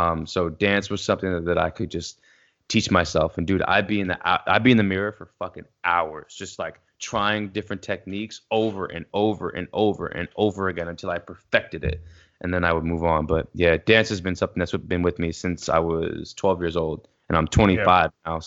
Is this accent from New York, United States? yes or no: yes; New York, United States; now in Pittsburgh, United States; I'm from New York originally. Right now, I'm in Pittsburgh, Pennsylvania.